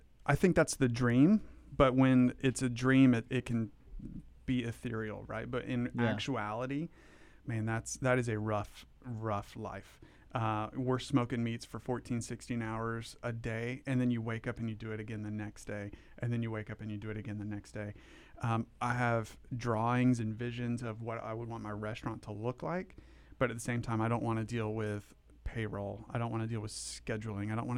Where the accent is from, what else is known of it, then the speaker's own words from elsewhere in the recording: Texas, United States; now in Nashville, United States; So as a Texan, we used pecan a lot. And so now that we're in Nashville, pecan's really hard to find here.